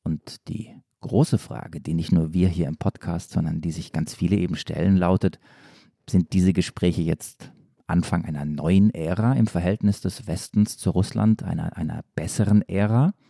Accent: Stuttgart, Baden-Württemberg, Germany; Wie du weißt, komme ich aus Stuttgart.

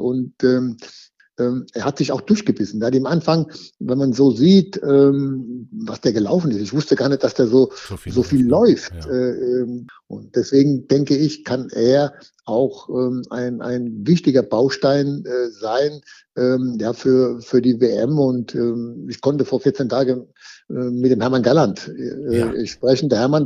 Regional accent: Dossenheim, Baden-Württemberg, Germany; der kommt ja aus meinem Heimatort, also ist Dossenheim

